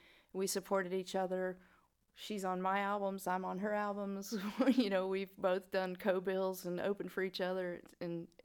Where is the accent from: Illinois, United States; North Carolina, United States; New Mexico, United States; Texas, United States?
North Carolina, United States; Asheville; Well, I most likely come from another planet, but we'll just say I'm from Asheville, North Carolina.